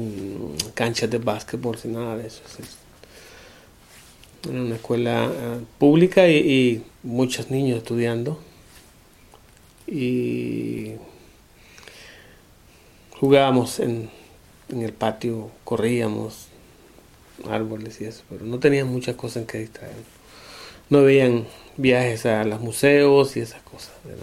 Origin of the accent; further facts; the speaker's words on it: Nicaragua; soy de Nicaragua. Pues nací en Nicaragua. Nicaragua está en el centro de América.